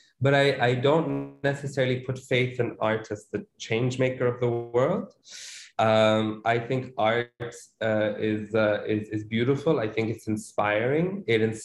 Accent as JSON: {"language": "English", "region": "Sindh", "country": "Pakistan", "tie": "born or raised there", "also_born_or_lived": "Damascus, Syria", "said": "So I grew up in Pakistan. I was born in Damascus. I was born in Syria, but I when I was about three and a half, we moved back to Pakistan, and Lebanese on my mother's side, so also have connections there. But yeah, I mean, I'm a through and through Pakistani Sindhi boy."}